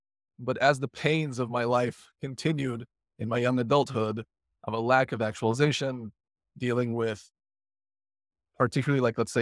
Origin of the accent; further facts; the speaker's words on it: Illinois, United States; I grew up in the Chicago suburbs to former Soviet Union parents, my father from Ukraine, my mother from Russia.